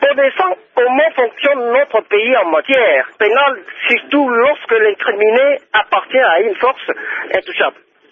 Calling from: Kananga, Kasaï-Occidental, DR Congo; de Kananga, province du Kassai occidental.

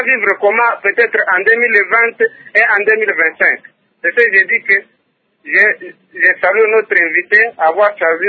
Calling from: Lubumbashi, Haut-Katanga, DR Congo; Vraiment, ici chez nous au Congo, ça fait pitié.

